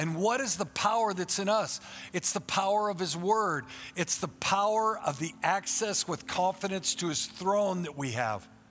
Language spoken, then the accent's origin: English; Warrenton, Missouri, United States; from Warrenton, Missouri, okay?